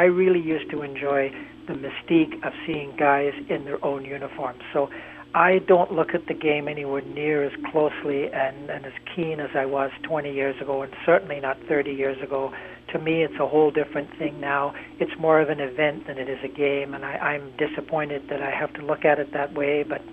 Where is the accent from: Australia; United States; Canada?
Canada; Toronto, Ontario; one of the teams that's going to be making a big move to sell guys is my hometown Blue Jays.